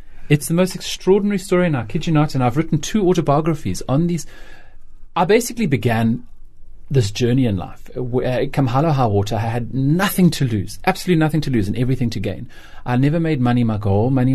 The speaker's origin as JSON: {"language": "English", "region": "KwaZulu-Natal", "country": "South Africa", "tie": "born or raised there", "said": "I grew up in KwaZulu-Natal, and as a young boy, I lost my mum when I was young"}